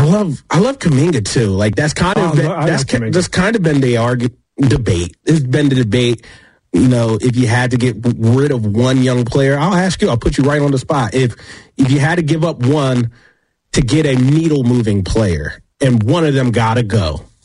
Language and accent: English; Philadelphia, Pennsylvania, United States; Hey, I'm from Philly.